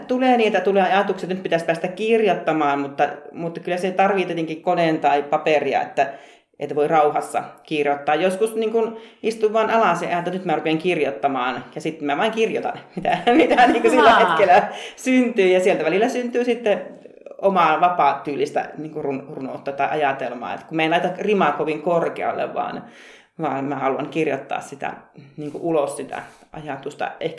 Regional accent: Oulu, North Ostrobothnia, Finland; tulee ihan lapsuudesta. Ollaan lapsena käyty seuroissa Oulussa ja sitten kesäseuroissa.

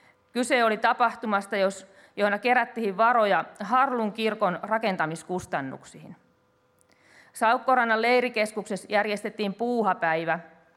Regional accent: South Ostrobothnia, Finland; Me ollaan pohjalaisia, jotka pitää pintansa

